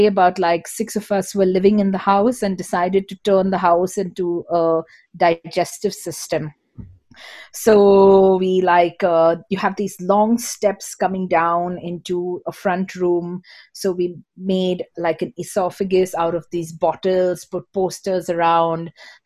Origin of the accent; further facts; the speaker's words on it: Mumbai, Maharashtra, India; also born or lived in Netherlands; now in Goa, India; I came back to India. I'm from Mumbai, which is a city, and I didn't want to go back into the city because I felt kind of done with cities. So I shifted straight to Goa.